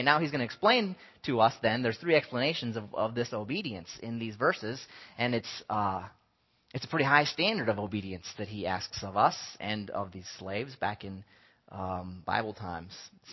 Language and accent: English; United States; You know, as an American, I have a right to quit whenever I want to.